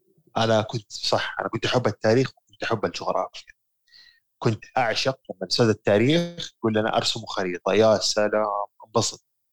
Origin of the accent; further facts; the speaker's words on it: Saudi Arabia; also born or lived in Sweden; أنا جاي من السويد حركات وهذا، فجأة لقيت نفسي رجعت السعودية